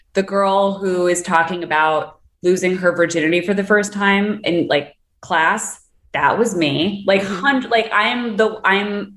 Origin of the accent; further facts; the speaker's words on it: Los Angeles, California, United States; And I grew up on Larchmont.